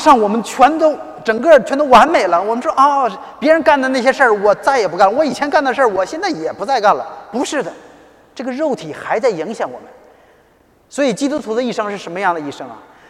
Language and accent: Chinese; Northeast China, China; 我是东北人，一不小心出来了